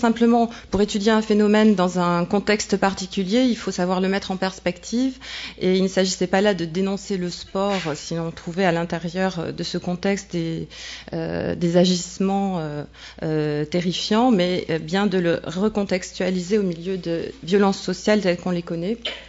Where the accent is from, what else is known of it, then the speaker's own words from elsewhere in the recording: Bordeaux, Nouvelle-Aquitaine, France; je suis psychiatre. Je suis devenue de Bordeaux.